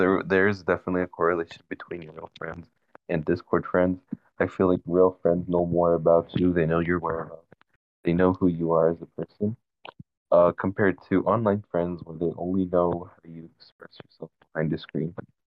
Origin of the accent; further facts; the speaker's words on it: Maryland, United States; I'm from Maryland.